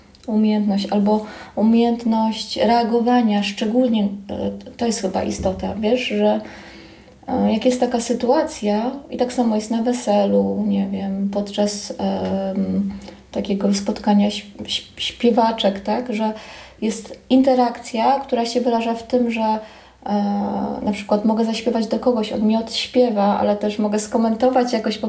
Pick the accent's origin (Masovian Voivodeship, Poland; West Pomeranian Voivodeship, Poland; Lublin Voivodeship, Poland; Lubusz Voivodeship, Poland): Lublin Voivodeship, Poland; Lublin; now in Olsztyn, Poland; Ja jestem z Lublina i do Olsztyna przeprowadziłam się za mężem, tak.